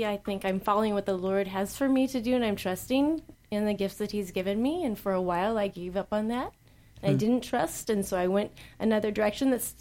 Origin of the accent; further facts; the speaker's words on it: California, United States; also born or lived in Toledo, United States; I would say native Californian, except that I was born in Toledo, Ohio.